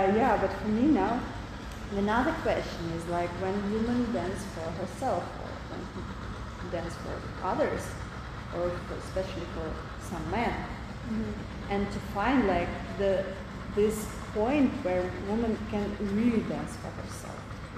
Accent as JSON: {"language": "English", "country": "Russia", "second_language": "English", "said": "It was in Soviet Union, you know, I'm from Russia."}